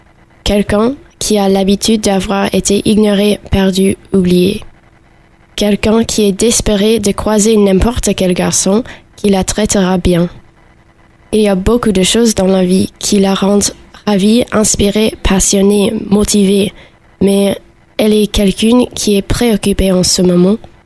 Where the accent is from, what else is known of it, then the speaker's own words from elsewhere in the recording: New York, United States; French is a second language; moved away as an adult; also born or lived in Maine / New Hampshire / Philadelphia; now in Tours, France; Je viens de New York, du Maine, du New Hampshire et de Philadelphie, et maintenant je viens aussi de Tours. Je suis une tourangelle de 19 ans